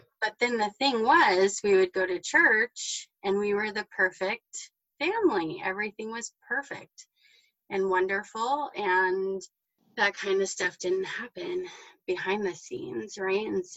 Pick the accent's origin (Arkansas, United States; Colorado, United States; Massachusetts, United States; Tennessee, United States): Colorado, United States; Loveland; So I grew up in Loveland, Colorado. My dad was a Baptist preacher from the time I was born.